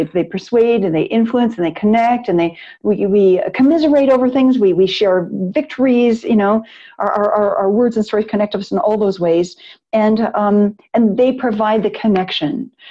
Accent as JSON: {"language": "English", "region": "Alberta", "country": "Canada", "said": "and I'm from Alberta"}